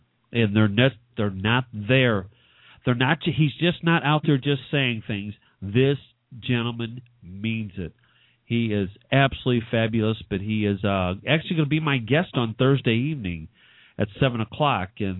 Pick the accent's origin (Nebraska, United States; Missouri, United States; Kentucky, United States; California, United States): Missouri, United States; St. Louis; now in Springfield, United States; I am originally from St. Louis, in case you haven't heard from me before. I'm now in Springfield, Missouri, done radio here in Springfield